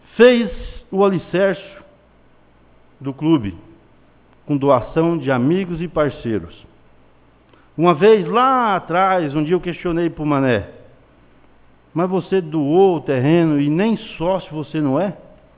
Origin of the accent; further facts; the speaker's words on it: Costa Rica, Mato Grosso do Sul, Brazil; now in Alcinópolis, Brazil; Eu sou nascido e criado em Costa Rica. Todo mundo aqui sabe. Não sou filho de Alcinópolis, mas moro aqui há 22 anos.